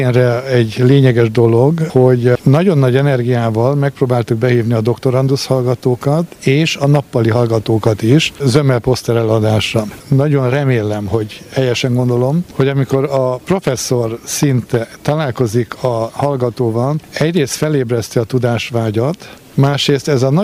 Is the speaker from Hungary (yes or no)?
no; Cluj-Napoca, Transylvania, Romania; én kolozsvári erdély származású vagyok